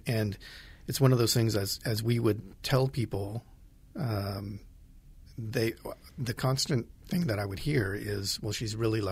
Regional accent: Oro Grande, United States; So I grew up in Oro Grande and left when I went to college, and we were able to come back about 11 years ago.

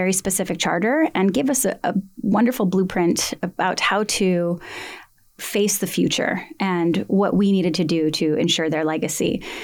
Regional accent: Hawaii, United States; I'm a daughter of Hawaii. I am of Hawaiian descent, and so therefore I have that designation.

